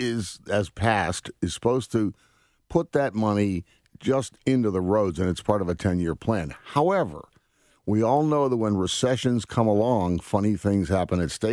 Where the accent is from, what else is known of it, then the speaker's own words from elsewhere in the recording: Connecticut, United States; I grew up in Connecticut, so I understand how things work a little bit there. In fact, I graduated from Lewis Mills High School over in Burlington.